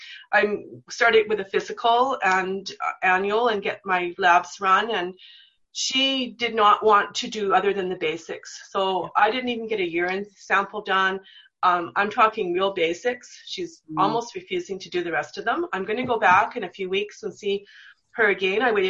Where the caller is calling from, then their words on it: British Columbia, Canada; So I'm in British Columbia, right. Canada, and it's really difficult to get labs run here.